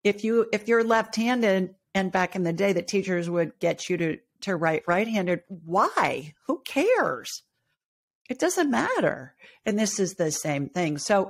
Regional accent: Ohio, United States; also born or lived in Los Angeles; I grew up in Ohio and lived in LA for a long time.

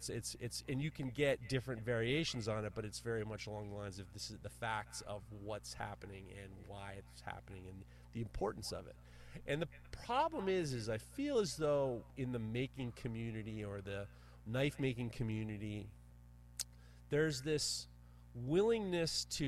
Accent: New York, United States; it's not too hard to figure out where I'm Jewish guy from New York.

